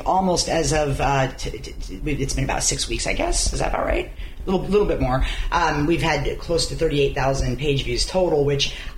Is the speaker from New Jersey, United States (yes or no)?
no; Oregon, United States; I grew up in Central, so we're really connected.